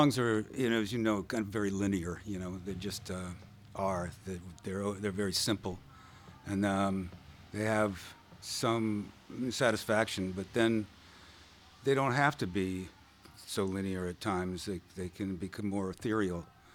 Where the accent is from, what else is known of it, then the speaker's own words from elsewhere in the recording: Maryland, United States; Southern Maryland, about a half hour out of D.C., and right across the river, Potomac River, from Alexandria, Virginia. And it was, you know, tobacco country when I was a kid.